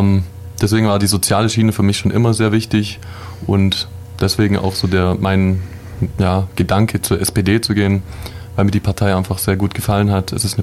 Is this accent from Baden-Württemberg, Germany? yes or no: yes; Ulm, Baden-Württemberg, Germany; Ich bin 26 Jahre alt. Ich komme auch aus Ulm